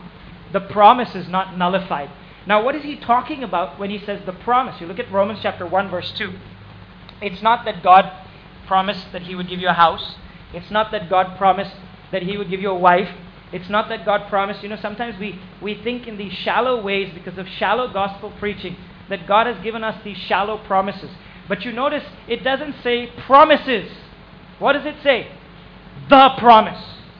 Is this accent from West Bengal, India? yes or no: no; Pune, Maharashtra, India; Okay, I grew up in Pune.